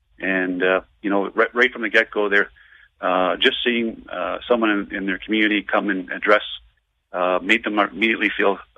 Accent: Saskatchewan, Canada; I'm from the Kauzes First Nation, which is in the southern part of Treaty 4

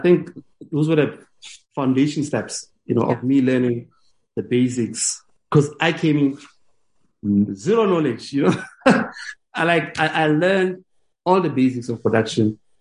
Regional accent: Vereeniging, Gauteng, South Africa; So high school, I was at high school briefly. So I went to General Smuts in Vereeniging, and I was always interested in the arts, you know.

